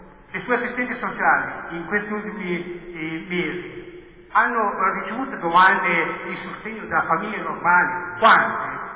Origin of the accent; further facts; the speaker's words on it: Cerreto Castello, Piedmont, Italy; sono di Cerreto Castello.